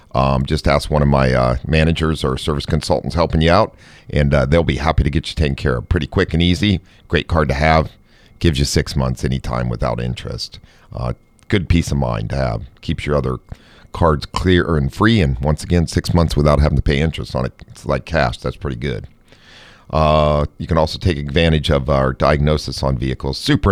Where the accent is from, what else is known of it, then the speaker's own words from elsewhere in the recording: Ohio, United States; I grew up in Ohio, so you could only get gas on certain days, and there was lines often at the pump.